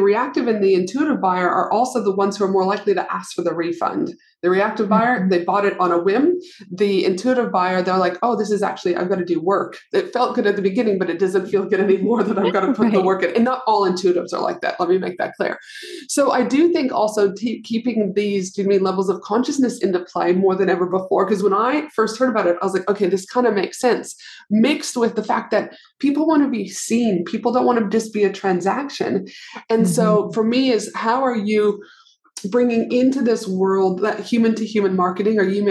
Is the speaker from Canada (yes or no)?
yes; Canada; I remember back in Canada, we're both from Canada